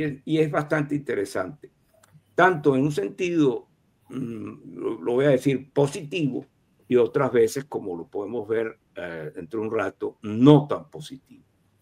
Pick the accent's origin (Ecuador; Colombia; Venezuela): Venezuela; Lo puedo decir por mi país de origen, Venezuela.